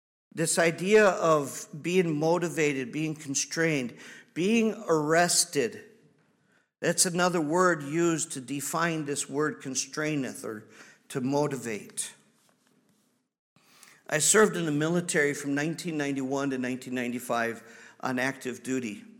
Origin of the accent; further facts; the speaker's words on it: Wisconsin, United States; I grew up in Wisconsin. No big deal to me.